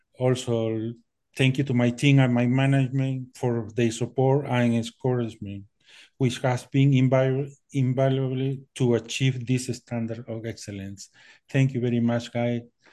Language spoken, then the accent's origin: English; Peru; English is a second language; moved away; I am original from Peru, South America. I have been living in this country since 2000